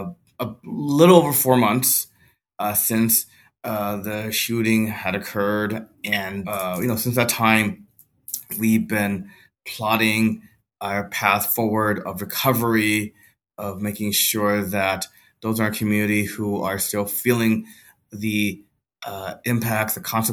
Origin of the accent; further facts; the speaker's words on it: Los Angeles, California, United States; And I grew up in Los Angeles. I grew up in the Los Angeles community of El Sereno, which is in northeastern Los Angeles.